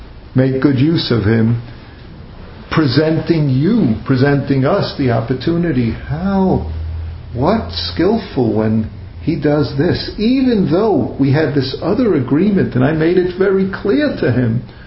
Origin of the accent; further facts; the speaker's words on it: New York, United States; accent: New York; Sometimes my accent squashes words together, so I have to clarify. I wasn't saying dysfunctioning, but this-functioning. New York accents are strong